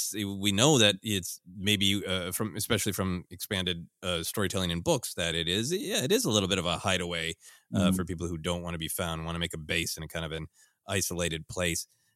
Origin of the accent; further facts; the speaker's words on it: Minnesota, United States; This taps into this great part of winter that I have fond memories of in growing up in Minnesota, which is the respite.